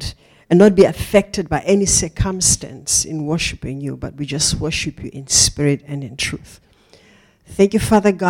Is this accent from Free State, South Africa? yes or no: yes; Virginia, Free State, South Africa; You know, I'm from the Free State, and I'm from a mining town called Virginia. It is a mining town